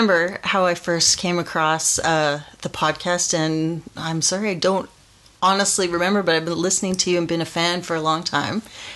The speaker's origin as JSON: {"language": "English", "town": "Vancouver", "region": "British Columbia", "country": "Canada", "said": "So I'm from Vancouver, Canada."}